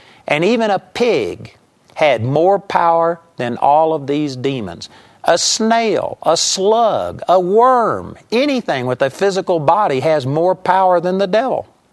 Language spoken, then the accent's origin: English; Arlington, Texas, United States; in our house that I grew up in Arlington, Texas